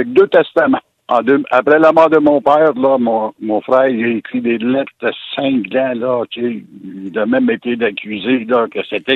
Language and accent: French; Italy; moi je suis italien là